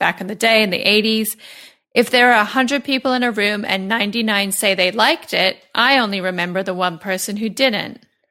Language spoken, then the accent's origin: English; New York, United States; The only thing that really bothers me about her is that I'm Italian and from New York, you know?